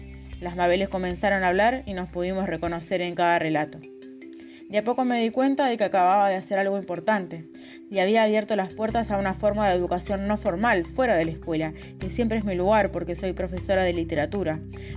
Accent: Mar del Plata, Buenos Aires Province, Argentina; soy de Mar del Plata, pero desde el año 2020 … soy un poco de acá y otro poco de allá y de todos lados.

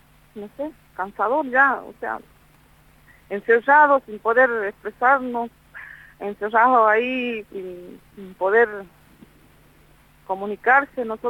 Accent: Salta, Argentina; now in Mendoza, Argentina; de distintos departamentos de acá de Mendoza, pero todos somos de Salta

